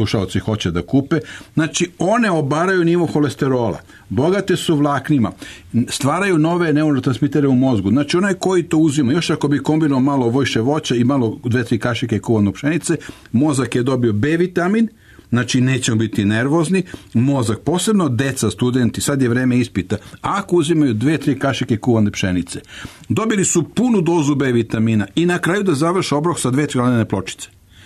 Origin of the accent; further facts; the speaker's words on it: Sremska Mitrovica, Vojvodina, Serbia; ja sam poreklo iz Mačvanske Mitrovice, Sremske Mitrovice, odrastao na obali Save